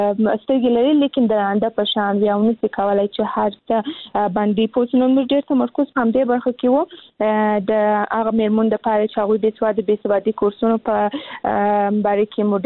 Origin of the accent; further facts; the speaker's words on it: Kandahar, Afghanistan; موږ هم د کندهار ولایت څخه یم